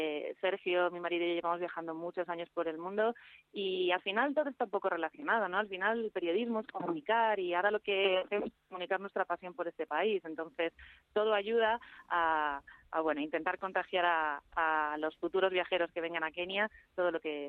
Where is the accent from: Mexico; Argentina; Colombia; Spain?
Spain; moved away as an adult; Hace ya casi 16 meses que salí de España